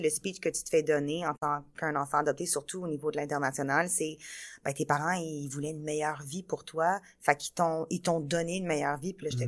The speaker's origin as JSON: {"language": "French", "country": "Romania", "said": "Je suis roumaine."}